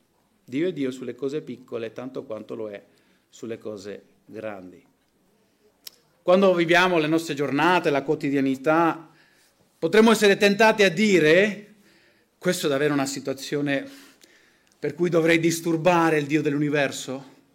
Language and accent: Italian; Spain; Io sono nato e cresciuto in Spagna